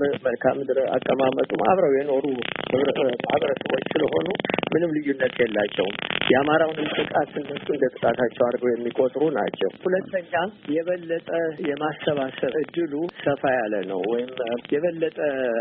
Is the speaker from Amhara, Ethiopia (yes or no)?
yes; Gondar, Amhara, Ethiopia; እኔ ለምሳሌ ጎንደር ተወልጄ አድጌ